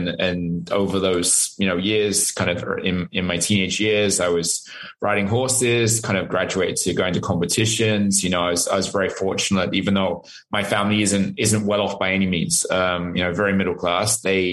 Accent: England, United Kingdom; when I was a kid, I grew up in the English countryside

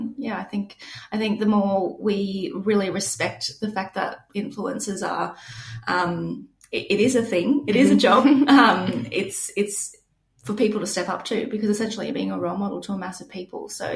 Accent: Gold Coast, Queensland, Australia; So I'm from the Gold Coast.

